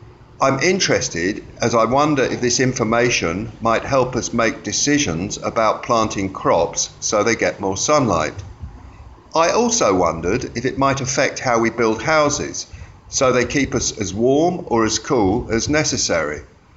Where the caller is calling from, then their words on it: Phnom Penh, Cambodia; Hi Crowd Science … I'm calling you from Phnom Penh in Cambodia.